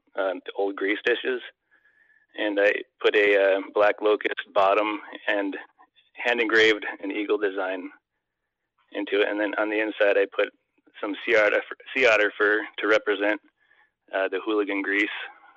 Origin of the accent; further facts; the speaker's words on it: Sitka, Alaska, United States; I'm from Sitka. I was born in Sitka, and I was lucky to be born into an amazing family of artists.